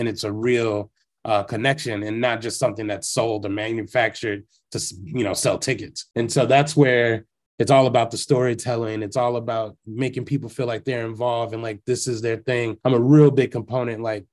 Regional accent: Freeport, Illinois, United States; I'm not from Chicago. I'm from a small town, 2 hours west in Freeport, Illinois, which is like in the middle of the cornfields.

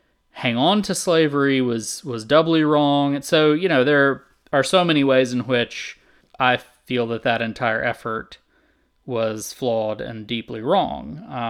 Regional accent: the South, United States; even though I grew up in the South and I've basically always lived in the South

